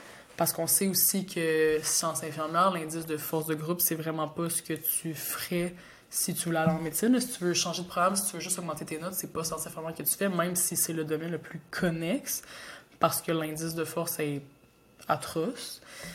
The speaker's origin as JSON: {"language": "French", "town": "Sherbrooke", "region": "Quebec", "country": "Canada", "tie": "born or raised there", "said": "Donc moi je suis née à Sherbrooke, là, j'ai tout fait à Sherbrooke à la base."}